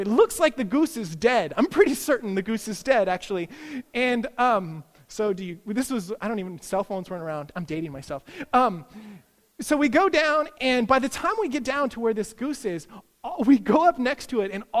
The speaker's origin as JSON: {"language": "English", "town": "Kansas City", "region": "Missouri", "country": "United States", "said": "I come from Kansas City, and my parents have geese."}